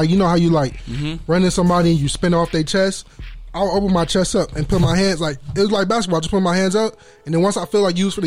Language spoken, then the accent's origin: English; California, United States; I'm from Southern California.